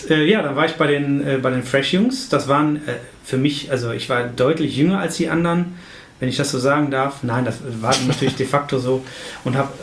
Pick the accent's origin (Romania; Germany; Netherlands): Germany; Essen, North Rhine-Westphalia; ich komme aus Essen, also ich habe hier in Essen auch allgegenwärtigen